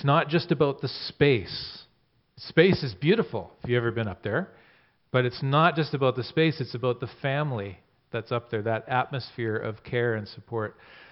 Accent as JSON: {"language": "English", "town": "Swan River", "region": "Manitoba", "country": "Canada", "tie": "born or raised there", "also_born_or_lived": "Saskatchewan, Canada", "said": "I was born in Manitoba and Swan River, Manitoba, and lived there for, yeah, and Cheryl was there. And lived in Saskatchewan for a while"}